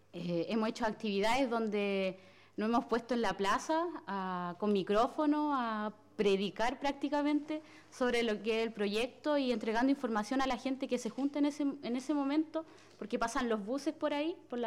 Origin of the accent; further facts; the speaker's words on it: Biobío, Chile; somos de Malén Leubú